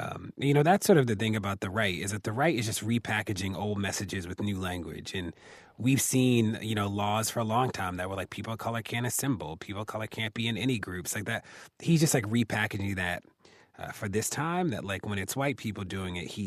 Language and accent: English; Maryland, United States; In Maryland, my hometown, there's a law that says that you can file an anonymous complaint against an officer for everything except brutality.